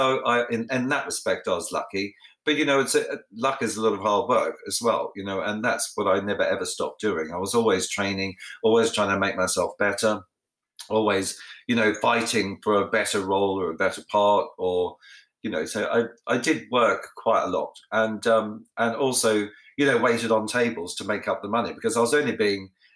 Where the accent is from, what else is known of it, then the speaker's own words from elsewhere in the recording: Australia; my life growing up in Australia. And a lot of people don't know I'm Australian